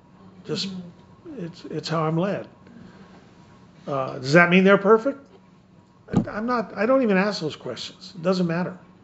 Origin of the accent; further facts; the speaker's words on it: Rifle, Colorado, United States; when they asked me to come be a guest speaker in my hometown Rifle at the airport.